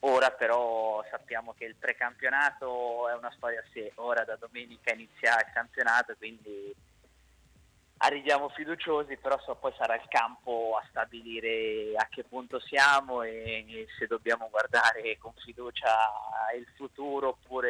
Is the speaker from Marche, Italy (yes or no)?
yes; Ancona, Marche, Italy; sono rimasti io e Giombini, siamo entrambi di Ancona